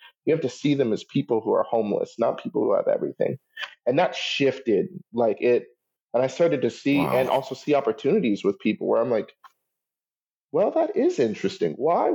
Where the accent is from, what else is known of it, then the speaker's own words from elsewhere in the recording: the South, United States; And I'm from the South, so or at least I grew up here, we have homelessness here, but it's nothing like California.